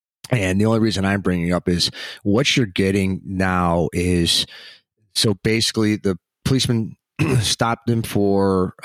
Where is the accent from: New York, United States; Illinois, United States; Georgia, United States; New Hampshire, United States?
Illinois, United States; Chicago; Well, I mean, I grew up in Chicago. I mean, I grew up there.